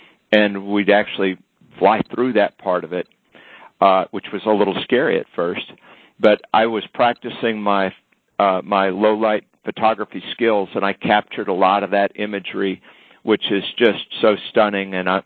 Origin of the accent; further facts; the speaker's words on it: Texas, United States; And I grew up on the Gulf Coast of Texas. I've been through a number of hurricanes on the ground.